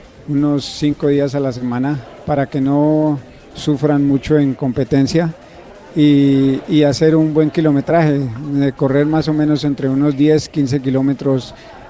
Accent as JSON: {"language": "Spanish", "town": "Paipa", "region": "Boyacá", "country": "Colombia", "said": "Yo soy de Paipa, Boyacá."}